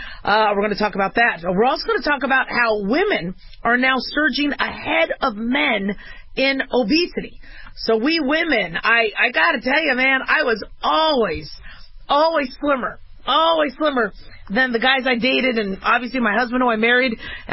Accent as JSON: {"language": "English", "town": "Phoenix", "region": "Arizona", "country": "United States", "tie": "born or raised there", "also_born_or_lived": "Las Vegas", "said": "I grew up in Phoenix and I grew up in Vegas, so I know that you wait to let the hose run out a little bit"}